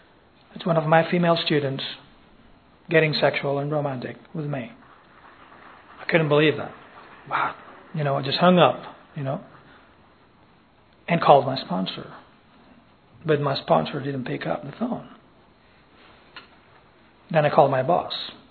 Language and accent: English; Spain; English is a second language; now in United States; I'm a high school teacher. I'm from Spain, but I work in America.